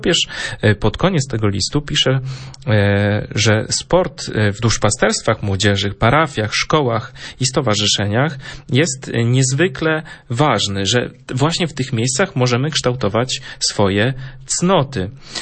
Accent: Malbork, Pomeranian Voivodeship, Poland; Sam mam w pamięci moje młode lata, kiedy jeszcze byłem ministrantem, wychowałem się w Malborku.

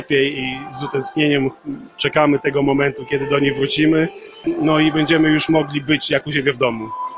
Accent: Podlaskie Voivodeship, Poland; now in London, United Kingdom; pochodzę z Podlasia, z pod Białegostoku. W Londynie jestem już od dłuższego czasu

